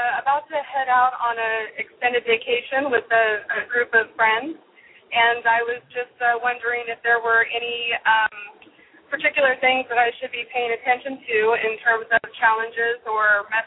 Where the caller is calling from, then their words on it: California, United States; I apologize if I'm a little bit choppy, but I'm calling from Northern California.